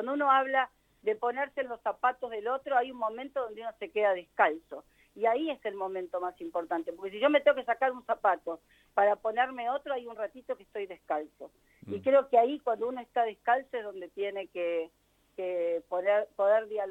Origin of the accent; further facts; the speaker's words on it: Santa Cruz, Argentina; yo como santacruceña estoy siempre muy agradecida de todo aquel que decide venir a vivir a mi tierra